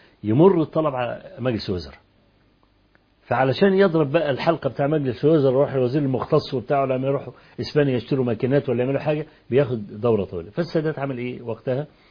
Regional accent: Kafr el-Sheikh, Kafr El Sheikh Governorate, Egypt; فأنا من كفر الشيخ بقى

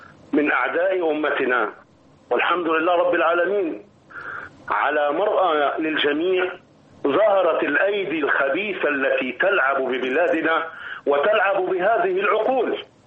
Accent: Egypt

